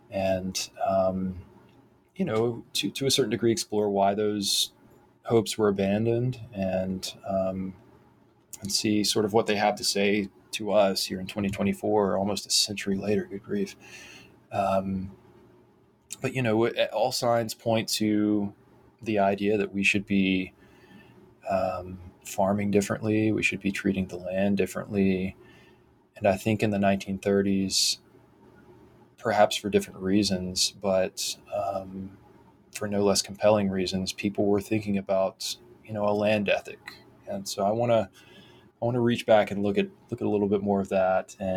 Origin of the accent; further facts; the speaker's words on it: Thomasville, Georgia, United States; in my hometown where I live again now, Thomasville, Georgia